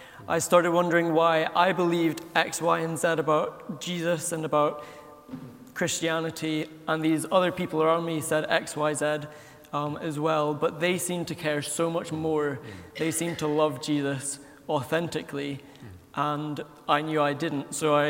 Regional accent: Belfast, Northern Ireland, United Kingdom; accent: Belfast; I'm from Belfast originally, as you probably can't tell from the very soft Belfast accent. But yeah, so I grew up in a Christian home, grew up in a Christian family

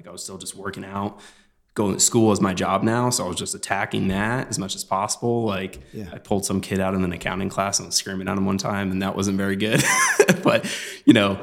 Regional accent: Olathe, Kansas, United States; born and raised in the Kansas City area, primarily grew up in Olathe, was going to college, ended up leaving college and joining the United States Navy.

